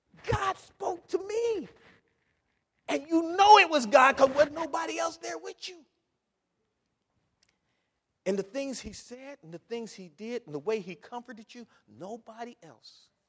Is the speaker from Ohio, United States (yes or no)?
yes; Ohio, United States; I grew up in Ohio.